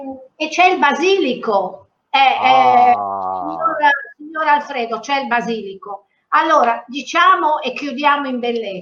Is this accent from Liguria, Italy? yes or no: yes; Liguria, Italy; io da Ligure, lei da Ligure d'origine ugualmente